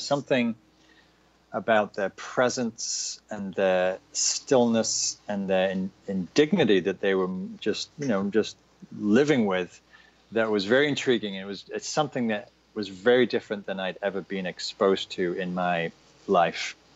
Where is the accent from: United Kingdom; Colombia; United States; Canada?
United Kingdom; the north of England; also born or lived in London, United Kingdom; So I'm from England. I grew up in Northern England, moved to London